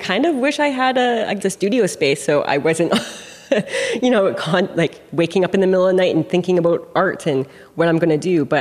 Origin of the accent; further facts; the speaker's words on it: Vancouver, British Columbia, Canada; growing up in Vancouver, I would always meet my family